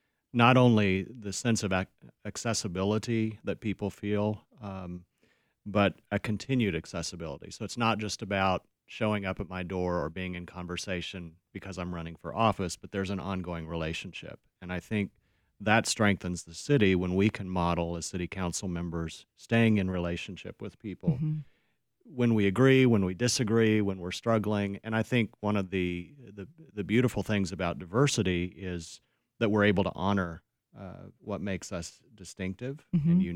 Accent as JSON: {"language": "English", "town": "Wichita", "region": "Kansas", "country": "United States", "tie": "born or raised there", "said": "I grew up in Wichita."}